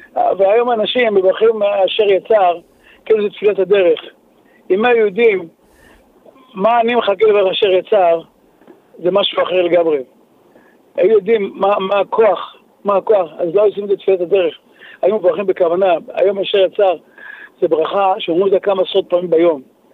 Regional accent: Tel Aviv, Tel Aviv District, Israel; born there; אני נולדתי בתל אביב בשכונת שפירה, משכנות עוני. הגעתי בבית מאוד מאוד עני, מאוד מאוד עני.

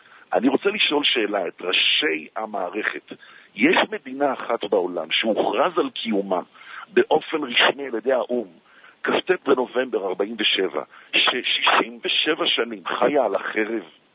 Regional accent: Petah Tikva, Central District, Israel; אני יליד פתח תקווה, נולדתי להורים ניצולי שואה.

